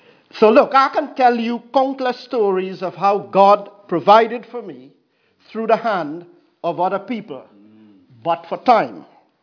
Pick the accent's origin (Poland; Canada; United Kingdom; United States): United Kingdom; Our egos hate that. You know why? Partly because we are British.